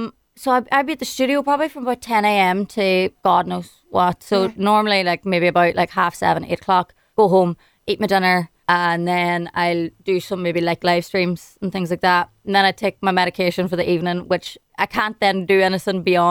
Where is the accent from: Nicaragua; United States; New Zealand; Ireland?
Ireland; moved away; I had to do it in my hometown because at least I know how the roads work. And I was home for 5 months, and that was it.